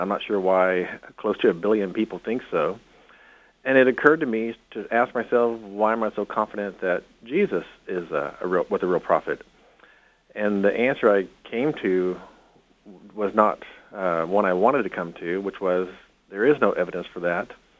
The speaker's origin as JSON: {"language": "English", "town": "Houston", "region": "Texas", "country": "United States", "tie": "born or raised there", "said": "I was born in 1960 in Houston, Texas, and growing up in a Southern Baptist home."}